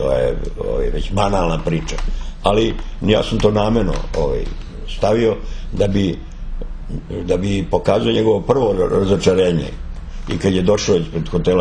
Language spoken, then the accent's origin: Serbian; Belgrade, Serbia; also born or lived in Montenegro; ja sam samo rođen u Crnoj Gori i kao dete sam doveden u Beograd. Ja sam čitav život proveo u Beogradu, ali nikad tu vezu sa Crnom Gorom nisam prekidao.